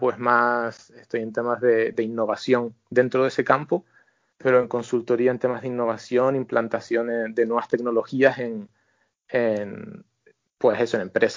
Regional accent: Canary Islands, Spain; moved away as an adult; also born or lived in Germany / Newcastle, United Kingdom; me fui a Inglaterra, al norte de Inglaterra, Newcastle, con un par de amigos canarios que formamos una buena peñita canaria ahí en Newcastle por 2011

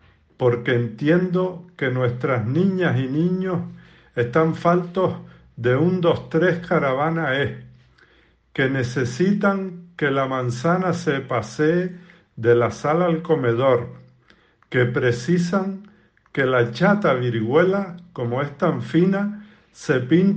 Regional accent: Agaete, Canary Islands, Spain; que yo practicaba en mi pueblo, Agaete, que se jugaban en otros municipios de la isla y en otras islas del archipiélago canario

